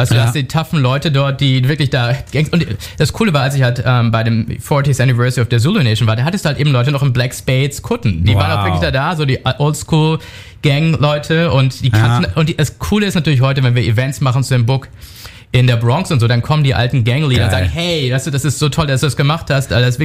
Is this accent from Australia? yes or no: no; Germany; Meine Eltern sind Kolumbianer, ich bin selbst jüdisch, hier in Deutschland groß geworden.